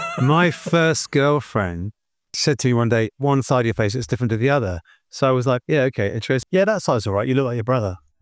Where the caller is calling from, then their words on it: Rotterdam, South Holland, Netherlands; I'm in Rotterdam at the moment.